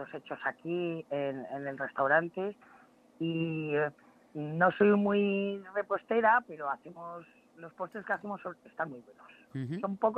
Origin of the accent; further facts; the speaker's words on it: Ávila, Castile and León, Spain; now in Torrelaguna, Spain; No, yo soy de Ávila.